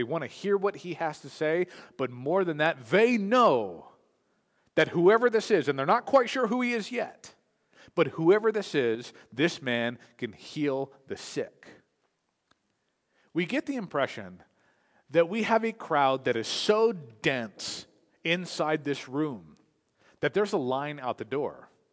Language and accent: English; California, United States; I was raised in Southern California.